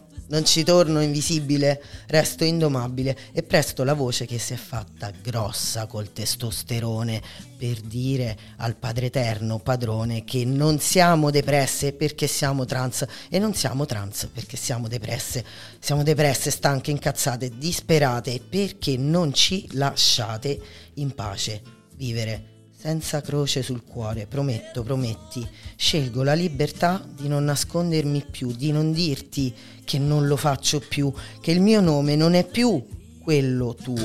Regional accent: Rome, Lazio, Italy; siamo di Roma

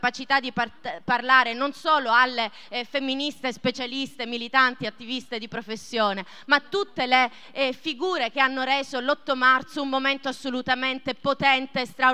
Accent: Bologna, Emilia-Romagna, Italy; Ciao, vengo da Bologna

